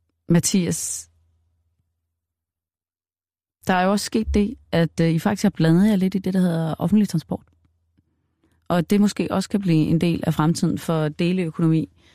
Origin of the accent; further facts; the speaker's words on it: Vejle, Region of Southern Denmark, Denmark; jeg ved da også fra min hjemegn i Vejle, der hvor jeg voksede op